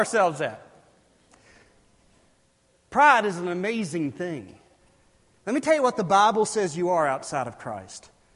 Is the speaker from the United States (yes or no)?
yes; Sumter, South Carolina, United States; I grew up in Sumter, named after General Thomas Sumter, right near Fort Sumter off to the coast of Charleston